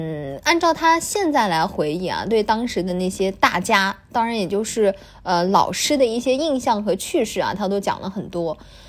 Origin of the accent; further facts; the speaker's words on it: Kunming, Yunnan, China; 来到了我们的老家昆明啊。